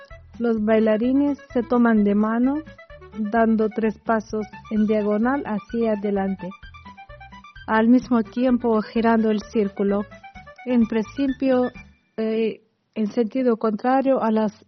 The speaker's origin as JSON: {"language": "Spanish", "country": "Romania", "second_language": "Spanish", "said": "En el pasado, en mi país había un costumbre muy bonito, que se llamaba en romano claca, una especie de reunión."}